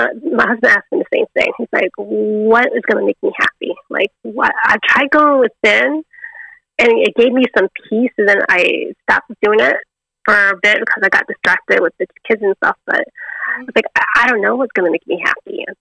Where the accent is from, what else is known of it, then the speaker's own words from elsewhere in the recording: Laos; Oh, I'm from Laos. I'm Laotian.